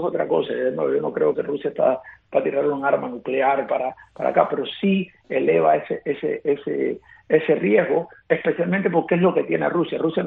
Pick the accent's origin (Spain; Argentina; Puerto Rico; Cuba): Cuba; nosotros somos cubanos